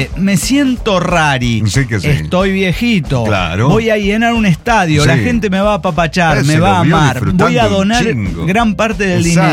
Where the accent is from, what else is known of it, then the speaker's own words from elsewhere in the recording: San Luis Potosí, Mexico; Si esperan que lo salude, no, soy de San Luis Potosí.